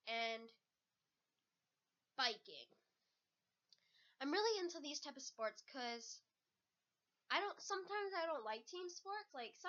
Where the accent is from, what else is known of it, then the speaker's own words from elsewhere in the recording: Guelph, Ontario, Canada; I'm actually half Korean. I'm partly Scottish and I'm Canadian as well. The reason why my parents moved here was because they thought it was going to be a better economy, like it was. So they started off, they moved to Toronto, and then they ended up moving to Guelph.